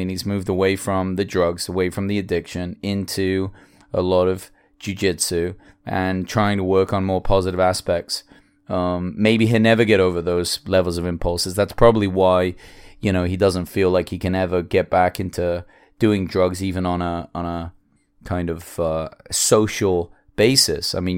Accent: England, United Kingdom; This guy is somebody that, growing up in England, you know, over the last, God, he must have been around for like maybe 20 years doing different things.

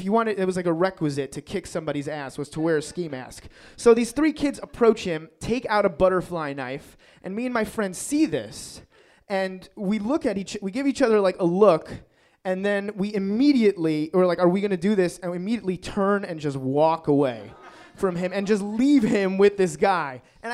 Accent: Queens, New York, United States; I grew up in Queens in New York, and I was very tiny until senior year in high school

